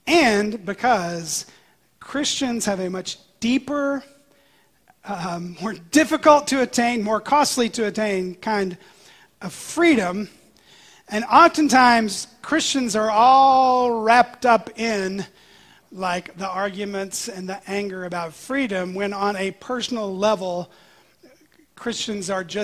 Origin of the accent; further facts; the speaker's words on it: United States; And because I'm American and because I'm human, my first thought was, look at that propaganda.